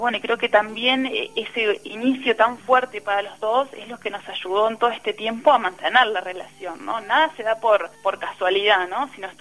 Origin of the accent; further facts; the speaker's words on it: Uruguay; soy de Uruguay, tengo 24 años.